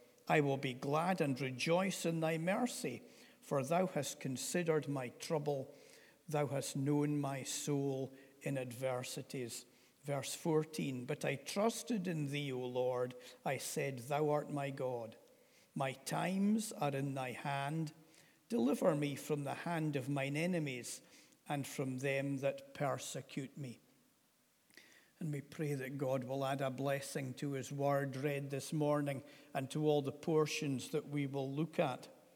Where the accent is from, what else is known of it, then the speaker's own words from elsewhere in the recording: Aberdeen, Scotland, United Kingdom; I come from Aberdeen. I was born on the 20th of June, 1967.